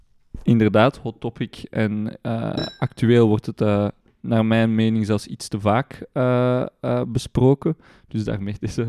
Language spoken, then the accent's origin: Dutch; Etterbeek, Brussels, Belgium; Ik ben geboren en getogen in het mooie mondaine Etterbeek, inderdaad.